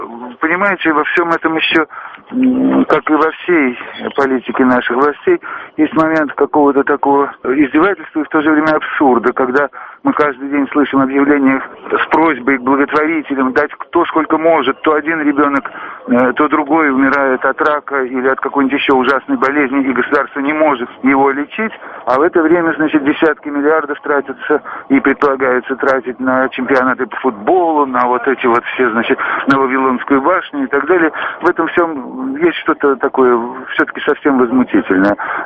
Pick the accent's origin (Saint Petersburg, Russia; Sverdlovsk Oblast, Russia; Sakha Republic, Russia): Saint Petersburg, Russia; Я как-то не привык буквально воспринимать ее заявление, как и другие петербуржцы.